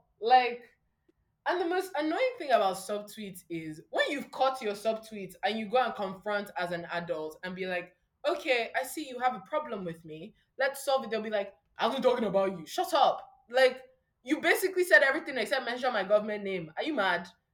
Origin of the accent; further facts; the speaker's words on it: England, United Kingdom; I like to jump from the UK now and again because, you know, I'm English through and through, TBH.